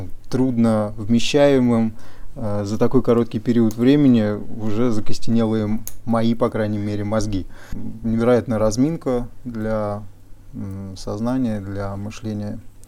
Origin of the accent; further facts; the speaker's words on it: Tula, Tula Oblast, Russia; я из Тулы.